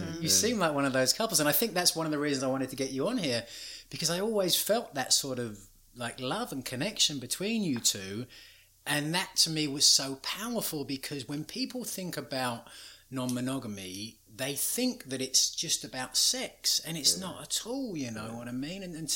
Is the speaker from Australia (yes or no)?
no; England, United Kingdom; It's just, come growing up in England, where you're sort of told sex is missionary and you just do it to make babies